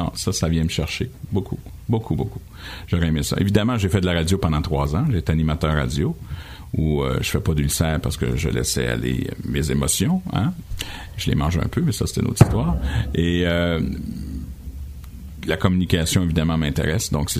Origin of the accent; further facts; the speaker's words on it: Joliette, Quebec, Canada; Moi, je viens de Joliette, lui vient de Saint-Jacques. Donc, on est des Lanaudois tous les deux.